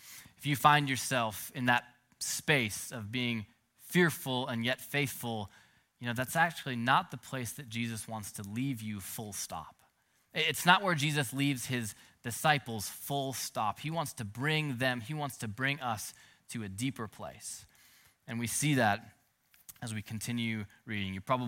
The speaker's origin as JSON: {"language": "English", "region": "Minnesota", "country": "United States", "tie": "born or raised there", "lives_now": "San Francisco Bay Area, United States", "said": "You know, I grew up in Minnesota where, unlike the Bay Area, we experienced real storms, you know?"}